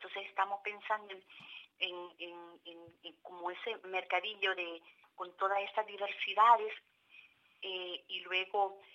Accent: El Salvador; en mi caso, que mi país de origen, El Salvador

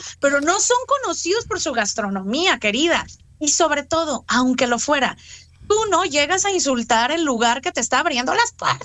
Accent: Mexico; yo soy mexicana y vivo en otro país, uno es migrante.

